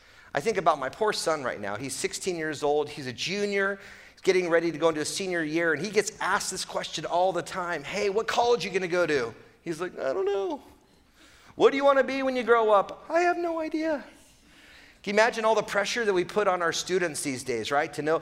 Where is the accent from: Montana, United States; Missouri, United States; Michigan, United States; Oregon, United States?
Oregon, United States; Portland; now in Fresno, United States; is God calling us from Portland, my hometown, to Fresno, my wife's hometown? Obviously, we moved to Fresno.